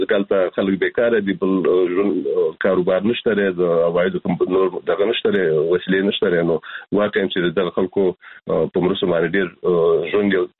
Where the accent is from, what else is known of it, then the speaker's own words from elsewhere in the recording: Kunar, Afghanistan; now in Germany; د کونړ نه راغلی یم، هلته د کونړ خلک ډېر دي